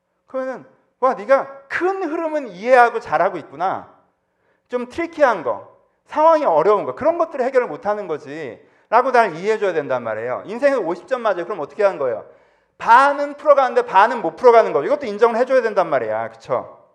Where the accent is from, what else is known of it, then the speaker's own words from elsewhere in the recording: South Korea; 제가 보기에 한국 사람들은 저를 포함해서 한국 사람들은요 학교를 잘못 다녔어.